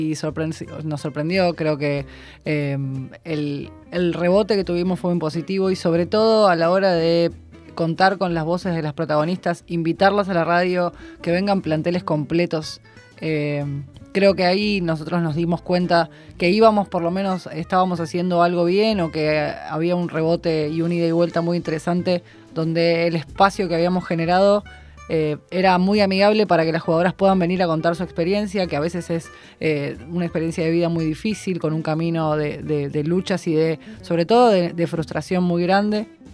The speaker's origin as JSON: {"language": "Spanish", "region": "Buenos Aires", "country": "Argentina", "tie": "born there", "said": "Tengo 34 años, nací en Liniers y vivo en Barracas, Argentina, Buenos Aires."}